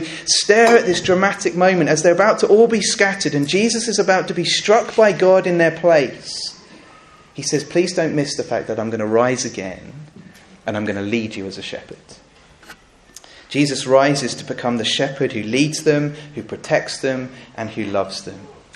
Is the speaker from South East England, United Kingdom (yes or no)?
yes; South East England, United Kingdom; I grew up in Sussex, and there were quite a number of sheep around in Sussex.